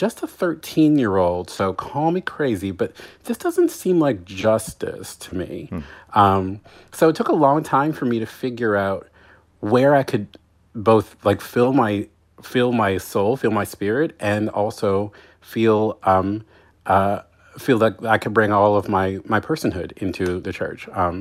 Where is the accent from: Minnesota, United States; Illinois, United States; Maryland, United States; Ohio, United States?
Maryland, United States; Baltimore; Well, you know, like, so I grew up in downtown Baltimore.